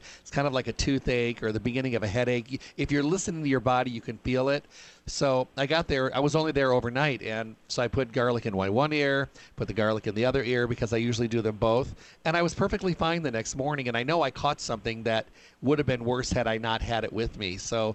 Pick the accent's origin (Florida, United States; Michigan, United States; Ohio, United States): Michigan, United States; I grew up in Michigan and, you know, way out in the country